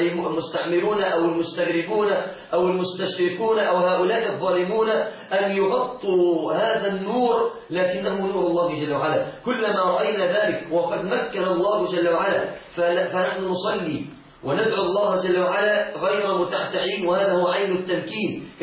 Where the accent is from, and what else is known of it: Egypt